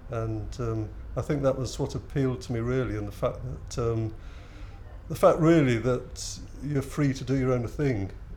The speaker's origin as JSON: {"language": "English", "town": "Newcastle", "region": "North East England", "country": "United Kingdom", "said": "I come from Newcastle"}